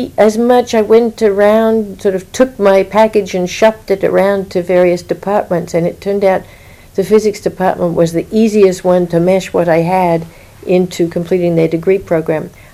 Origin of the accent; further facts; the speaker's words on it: Melbourne, Victoria, Australia; moved away as an adult; now in United States; I grew up in Melbourne, Australia. My family immigrated to the U.S. in 1962 when I was a college student.